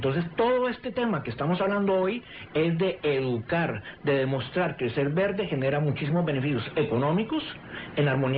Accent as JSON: {"language": "Spanish", "town": "Cali", "region": "Valle del Cauca", "country": "Colombia", "tie": "born or raised there", "also_born_or_lived": "Costa Rica", "said": "soy recolombiano, siento recolombiano, me sé todas las estrofas del himno nacional, soy recaleño, estudié aquí en el Colegio Bermans"}